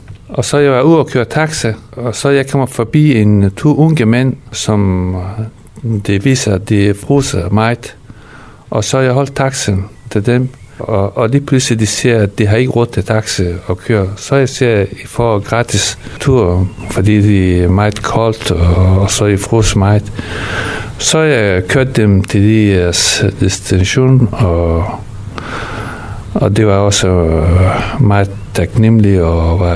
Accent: Afghanistan; Danish is a second language; Ja, jeg kommer også selv fra Afghanistan, og jeg kender bedre, hvad det er, problemet, som folk har derinde.

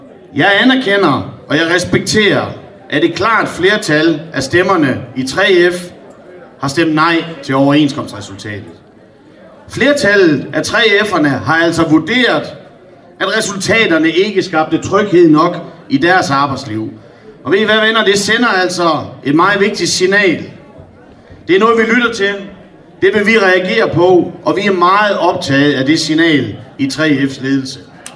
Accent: Esbjerg, Region of Southern Denmark, Denmark; Den skal lidt højere op, fordi jeg kommer jo fra Esbjerg.

